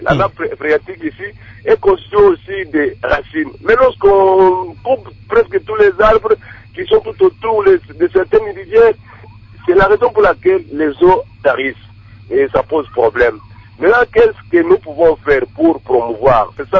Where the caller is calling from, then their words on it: Kasaï-Central, DR Congo; Territoire d'Ndemba. J'ai quitté Kananga.